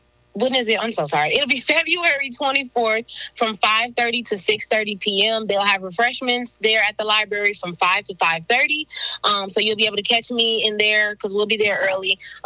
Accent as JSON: {"language": "English", "town": "Grand Rapids", "region": "Michigan", "country": "United States", "said": "You know, I'm from Grand Rapids, so I'm excited to sprinkle in a little 616 to y'all."}